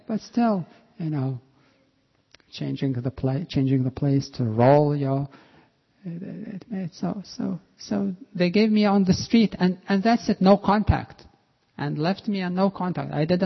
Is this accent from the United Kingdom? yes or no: no; Lithuania; English is a second language; I'm originally from Baltics, and this was not in the capital, but in another town where I was still studying in the school. Yes, this was Lithuania.